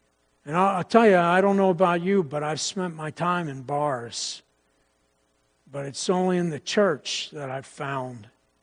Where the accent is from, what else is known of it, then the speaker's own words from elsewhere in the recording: Pennsylvania, United States; I grew up in Pennsylvania here over in a small church up along the South Mountain.